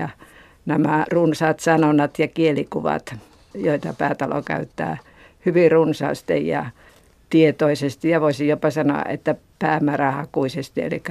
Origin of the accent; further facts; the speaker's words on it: Kainuu, Finland; accent: Kainuu dialect; Kainuun murteen, joka taas on minun oma murteeni